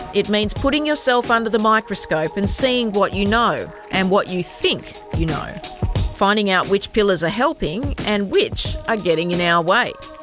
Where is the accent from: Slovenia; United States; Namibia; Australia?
Australia; Gunnedah, New South Wales; Growing up in Gunnedah, I realised pretty quickly there was going to be no man that was going to pay for the life I wanted.